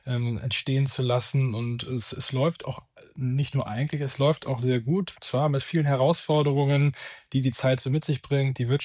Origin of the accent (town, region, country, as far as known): Schleswig-Holstein, Germany